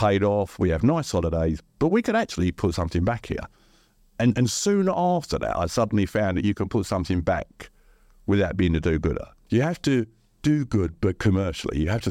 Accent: London, United Kingdom; I come from the East End of London

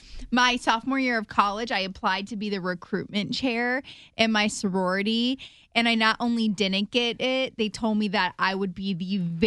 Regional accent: Cincinnati, Ohio, United States; I applied for a job in my hometown of Cincinnati at a Skyline Chili.

